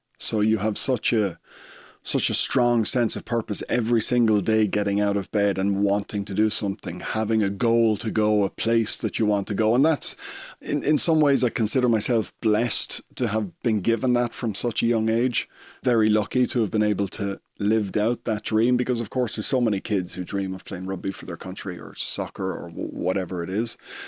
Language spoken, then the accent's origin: English; County Louth, Ireland; You know, I grew up in the Cooley Peninsula, and rugby wasn't that big there.